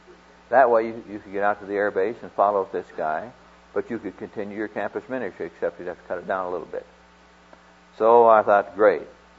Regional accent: Midwest, United States; And so I reminded him that I was from the Midwest. I knew the language and everything.

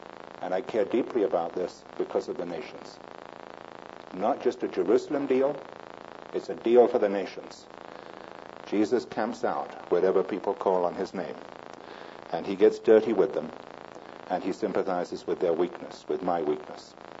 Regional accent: London, United Kingdom; I'm a city dweller. I'm a Londoner. I find Colorado Springs a little restrictive.

